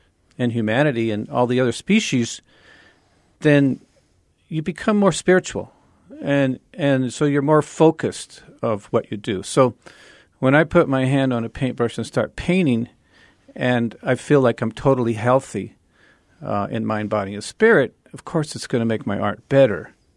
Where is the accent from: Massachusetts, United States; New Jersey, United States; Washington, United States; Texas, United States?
Texas, United States; El Paso; since I was born and raised in El Paso, I come across people every day that I went to elementary school with, you know, and my family's been here since 1921.